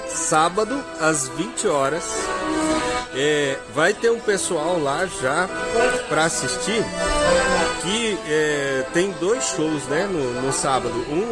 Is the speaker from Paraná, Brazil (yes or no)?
yes; Miraselva, Paraná, Brazil; born there; now in Londrina, Brazil; sou nascido de Miraselva, aqui do Paraná, e vim para Londrina nos anos 2000, por aí, né?